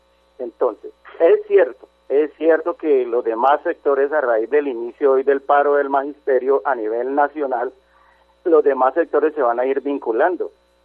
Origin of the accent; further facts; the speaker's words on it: Colombia; lo que nosotros pagamos como colombianos